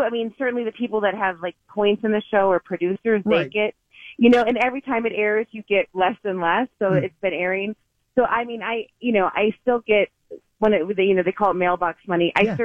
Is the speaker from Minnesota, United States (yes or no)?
yes; Burnsville, Minnesota, United States; now in Hollywood, United States; I grew up in Burnsville.